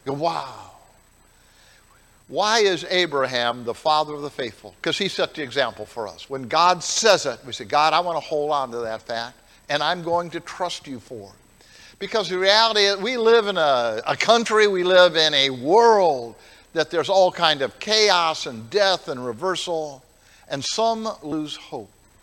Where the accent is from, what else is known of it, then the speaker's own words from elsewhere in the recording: Ohio, United States; I said, look, I grew up in Ohio. Man, it 10 below and 3 feet of snow.